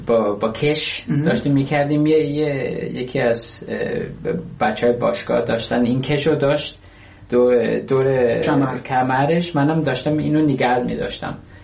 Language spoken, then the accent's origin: Persian; Iran; moved away; من زود از ایران اومدم بیرون